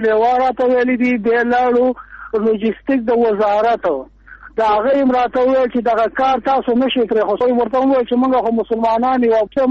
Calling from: Kunar, Afghanistan; ما د کونړ نه ټلیفون کړي.

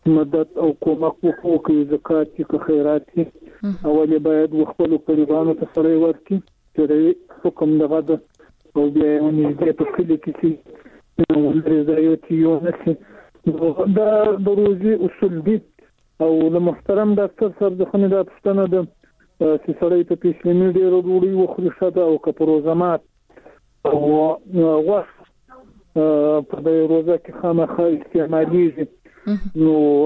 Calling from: Shajoy, Zabul, Afghanistan; از توخیم د زابل وزارت شاجول ولسوالی.

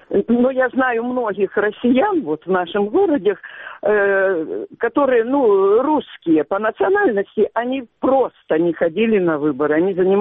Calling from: Crimea, Ukraine; Доброе утро, я звоню из Крыма.

